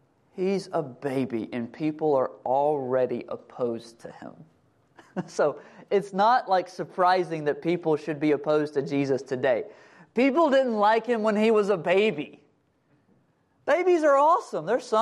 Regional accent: Texas, United States; I'm from East Texas. This is a very strange place. We even have our own language and customs.

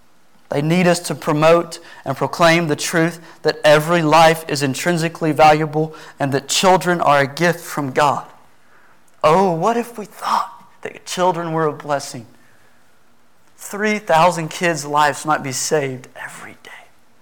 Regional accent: Texas, United States; I grew up on Noah's Ark in East Texas, okay? I love animals.

